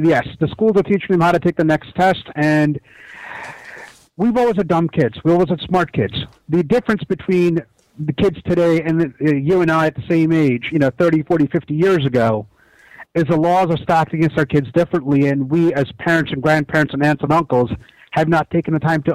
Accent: United States; I grew up in Reagan's America.

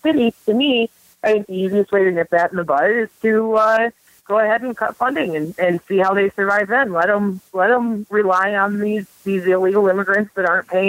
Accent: Michigan, United States; I grew up in Michigan. We have a lot of migrant help.

